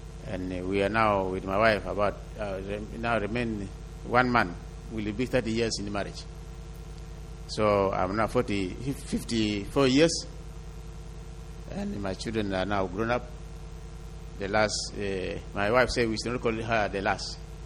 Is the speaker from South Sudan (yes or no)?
yes; South Sudan; English is a second language; We came, we are 8 leaders from South Sudan.